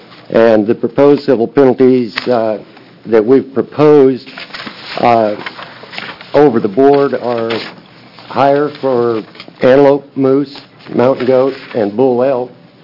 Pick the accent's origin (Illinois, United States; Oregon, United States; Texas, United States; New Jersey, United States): Oregon, United States; John Day; from John Day.